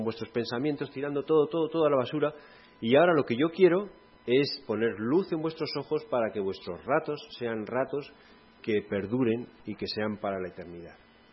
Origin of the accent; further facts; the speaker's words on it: Spain; yo empecé a protestar, como buen español